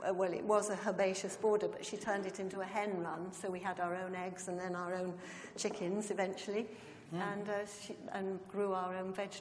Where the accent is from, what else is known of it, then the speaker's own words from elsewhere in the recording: Liverpool, North West England, United Kingdom; I came from the wrong side of the Pennines because I came from Liverpool. I came from the Wirral.